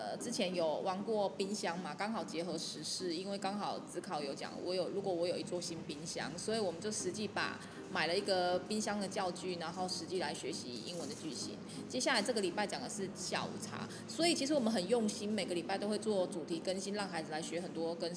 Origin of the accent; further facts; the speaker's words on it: Taiwan; 就像我们台湾人，就是你讲国语